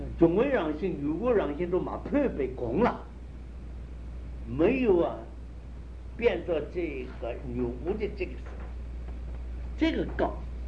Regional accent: China; 所以极端，我们中国人用这个大字，用这个大字就是了

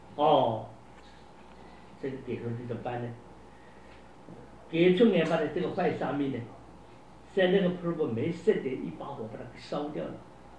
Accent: China; 我们中国人叫龙头

